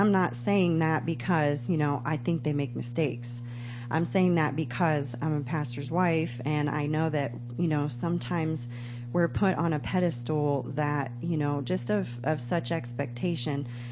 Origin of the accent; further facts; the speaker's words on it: Dover, Ohio, United States; from Dover, Ohio.